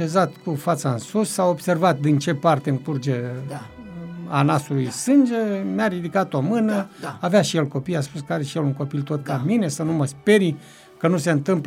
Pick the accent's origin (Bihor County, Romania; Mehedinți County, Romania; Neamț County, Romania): Mehedinți County, Romania; Era dintr-o localitate tot vecină cu satul meu, se numește Băsești, care aparține la ora actuală de comuna Ilovăț.